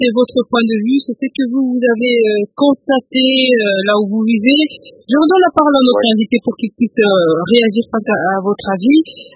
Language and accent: French; DR Congo